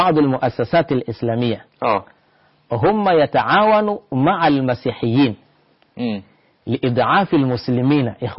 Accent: Kigoma, Tanzania; born there; Arabic is a second language; في غرب تنزانيا في عاصي في بلد اسمه كيغوما

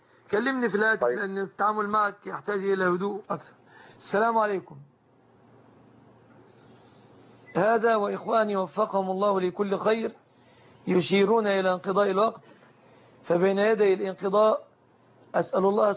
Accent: Egypt; في بلادنا مصر

